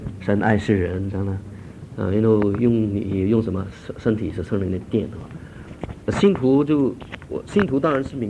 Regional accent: Hong Kong; 跟我们在香港长大了

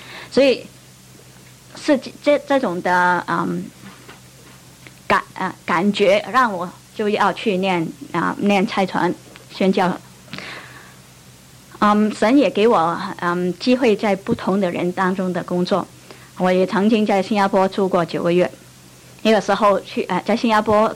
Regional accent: Macau; also born or lived in Taiwan / Hawaii / Hong Kong; 我是澳门出生长大，台湾念大学，夏威夷念研究所，然后回去香港工作啊

